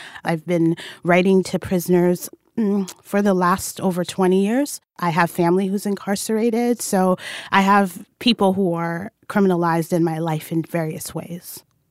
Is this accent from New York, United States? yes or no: yes; New York City, New York, United States; I'm a black Muslim woman, born and raised in New York City.